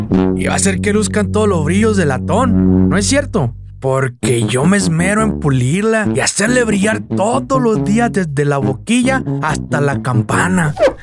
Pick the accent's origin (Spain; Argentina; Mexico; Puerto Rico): Mexico; El Pochote, Sinaloa; Yo soy de Sinaloa, ya te conté, de un pueblo que se llama El Pochote. Ahí mero, entre Guamúchil y Mocorito.